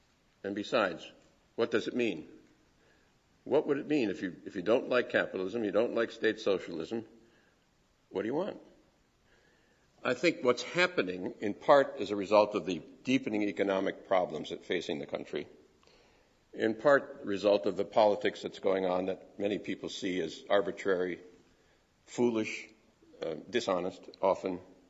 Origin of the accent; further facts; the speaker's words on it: Wisconsin, United States; I was brought up in Wisconsin working for liberal congressmen and senators